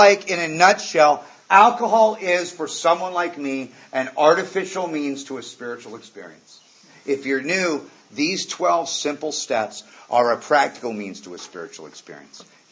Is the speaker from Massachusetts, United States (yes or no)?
no; Malibu, California, United States; I grew up in Malibu.